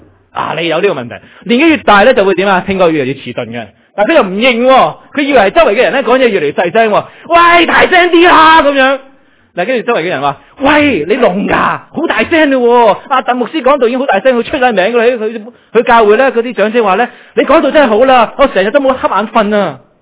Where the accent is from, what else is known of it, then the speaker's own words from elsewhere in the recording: China; 凡事都或者我中国人咧有个特色就话，凡事都得喺良心就得啦。